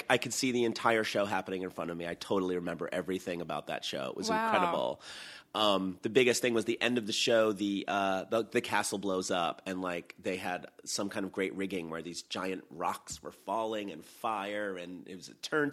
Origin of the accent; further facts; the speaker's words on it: Queens, New York, United States; also born or lived in Long Island; I grew up in Queens, and I lived there until I was 12, and then I lived in Long Island for 6 long years, and then went to school in Buffalo and moved directly to New York City.